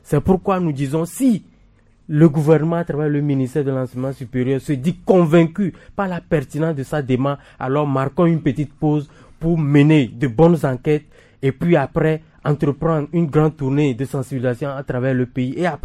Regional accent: Togo; parce que on est togolais, on comprend

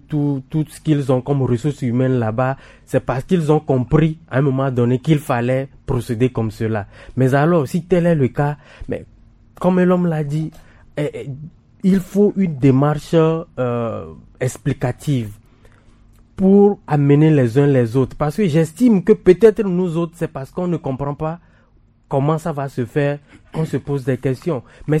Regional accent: Togo; parce que on est togolais, on comprend

